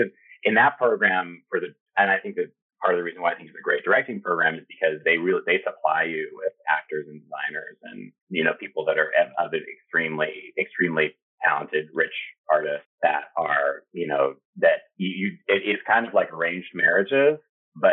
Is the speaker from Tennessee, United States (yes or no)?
no; Kent, Washington, United States; Typically, I have worked with a theater company that's outside of Seattle in my hometown of Kent.